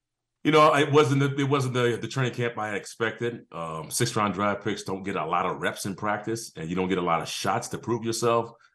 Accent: San Diego, California, United States; You know, I'm from San Diego, and end up going to Georgia.

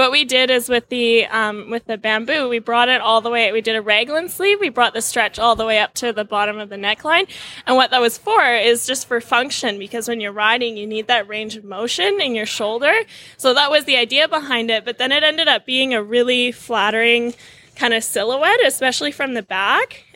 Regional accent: Vancouver, British Columbia, Canada; We're from Vancouver, Canada.

